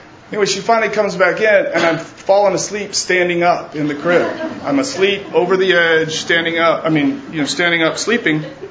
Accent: Texas, United States; I was born and raised in Texas. To a wonderful family.

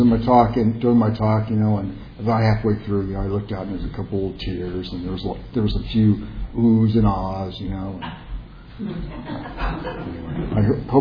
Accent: Compton, California, United States; I was born in Compton. I was raised in Compton.

